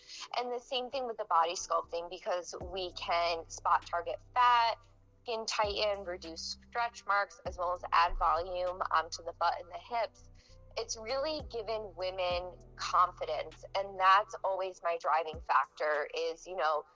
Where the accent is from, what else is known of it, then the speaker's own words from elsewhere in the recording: New York, United States; now in New London, United States; I am from New York originally, but currently I'm in Waterford or New London, Connecticut.